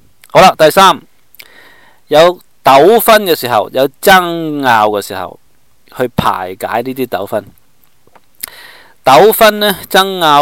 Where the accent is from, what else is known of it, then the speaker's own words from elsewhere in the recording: Guangdong, China; 但我哋廣東人話啊，咁soft啊，咁舒服啊，我哋都識噶啦